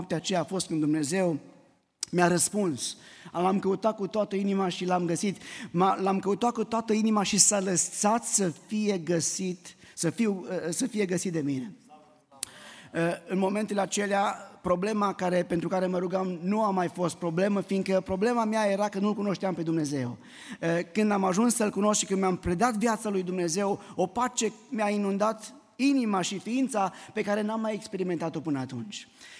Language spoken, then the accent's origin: Romanian; Arad, Arad County, Romania; moved away; Am văzut minuni, sunt din Arad. Când am plecat din Arad, aveam un lac acolo care era înghețat de obicei iarna.